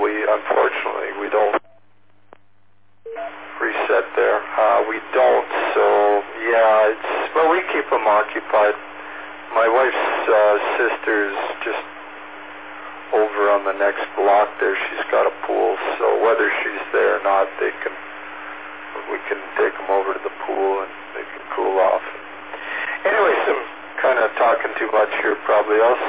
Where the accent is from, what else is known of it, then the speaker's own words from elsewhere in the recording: Ontario, Canada; Arthur, Ontario, and is now part of Thunder Bay. So that wasn't, you know, that's not too far from my hometown.